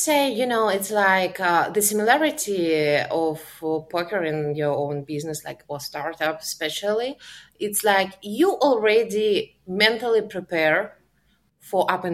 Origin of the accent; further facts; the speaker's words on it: Belarus; also born or lived in Ukraine; now in United States; Originally I'm from Belarus, like my husband as well. We lived in Ukraine too. And this is the country where I relocated from to United States.